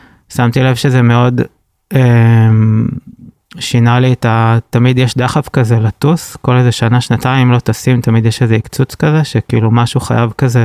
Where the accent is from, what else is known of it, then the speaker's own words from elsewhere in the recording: Tel Aviv, Tel Aviv District, Israel; אני גם גדלתי כזה בתל אביב